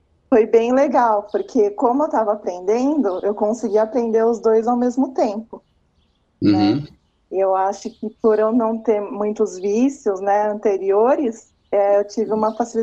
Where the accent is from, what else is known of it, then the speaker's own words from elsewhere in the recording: São Paulo, Brazil; sou de São Paulo